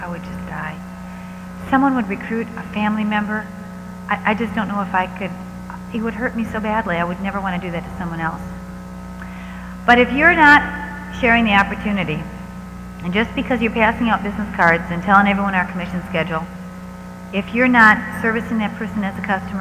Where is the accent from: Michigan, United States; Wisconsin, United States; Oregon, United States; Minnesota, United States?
Wisconsin, United States; I'm from Wisconsin. We don't eat, I mean, this Texas food.